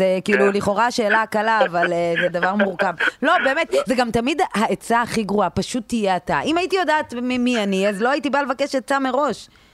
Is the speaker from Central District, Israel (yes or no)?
no; Haifa, Haifa District, Israel; בחיפה, אם דברת עם שלושה בחיפה, אני מחיפה.